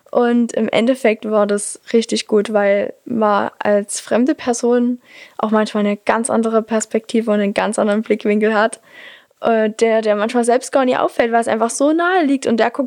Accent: Bernsdorf, Saxony, Germany; Das ist ein Berg, der ist bei uns in Bernsdorf, grenzt ein bisschen an Gersdorf ran.

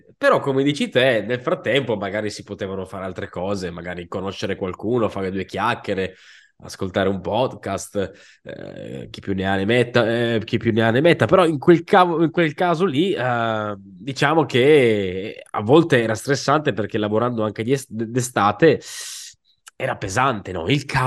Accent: Sicily, Italy; perché anch'io sono siciliano, sono nato in Sicilia

